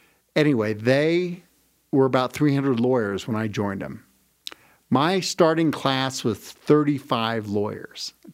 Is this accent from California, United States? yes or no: no; Denver, Colorado, United States; I have been practicing law for 30 years, graduated from CU Law School in 1989, grew up in Denver, have experienced a lot of the things that Denver has experienced over the last 50 years, 56 years to be exact.